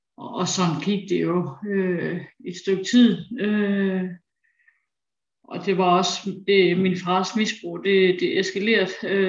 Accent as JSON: {"language": "Danish", "town": "Aarhus", "region": "Central Denmark Region", "country": "Denmark", "tie": "born or raised there", "said": "Jeg er 45 år. Jeg er vokset op her i Aarhus"}